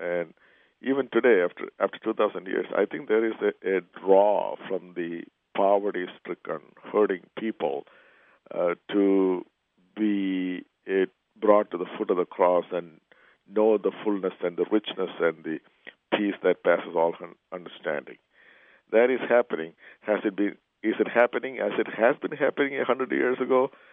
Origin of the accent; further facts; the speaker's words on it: India; I was raised in India.